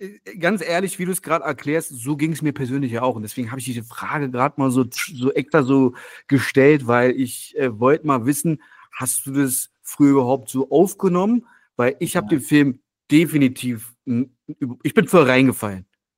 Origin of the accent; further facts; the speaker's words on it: Berlin, Germany; Ich komme ja aus dem Wedding. Den roten Wedding hat man ja früher auch genannt. Das ist ja eher so kommunistisch, Arbeiterbezirk immer gewesen.